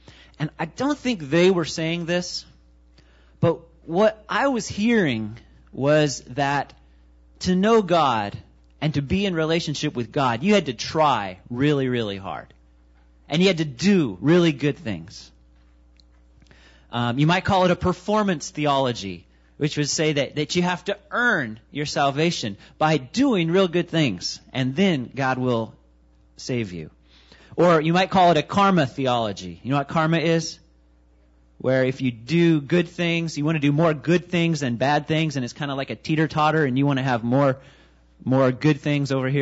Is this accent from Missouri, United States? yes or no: no; Kansas, United States; I grew up in Kansas in a big church. We had about, while I was there, between 500 and 800 people. And it was a small town, about 12,000 people